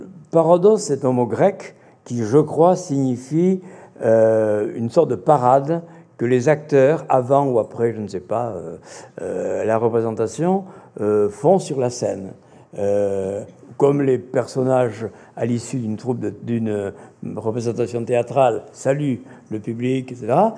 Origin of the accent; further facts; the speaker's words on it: Bayonne, Nouvelle-Aquitaine, France; D'abord, moi, je suis pas originaire de Bordeaux, je suis originaire de Bayonne.